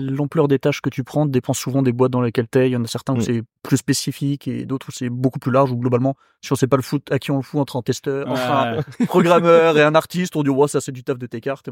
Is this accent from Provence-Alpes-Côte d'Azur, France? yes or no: no; Brittany, France; je suis breton.